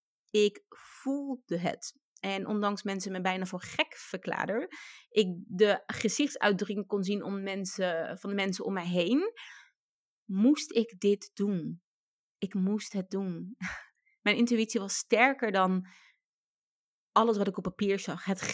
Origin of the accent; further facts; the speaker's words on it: South Holland, Netherlands; Ik kom uit het Westland.